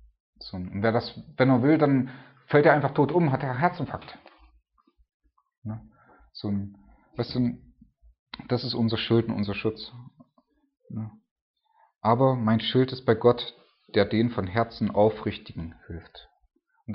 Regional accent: Germany; Und ich bin froh, als Deutscher fährt man sowas ja nie.

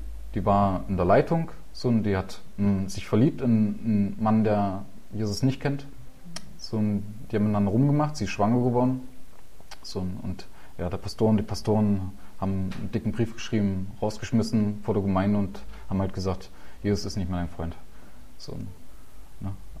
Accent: Leipzig, Saxony, Germany; ich komme komme aus Leipzig, da bin ich zum Glauben gekommen.

